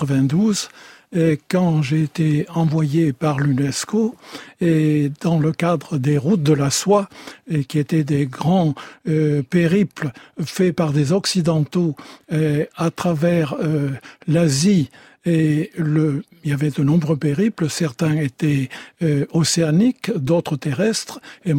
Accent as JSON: {"language": "French", "country": "France", "said": "En tant que Français, j'étais seul."}